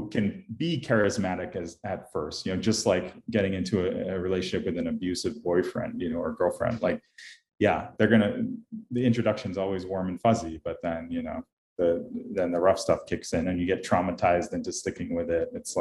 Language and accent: English; Tarrytown, New York, United States; I went back and visited last year the house I grew up in Tarrytown from like, you know, the mid 80s to the early 90s.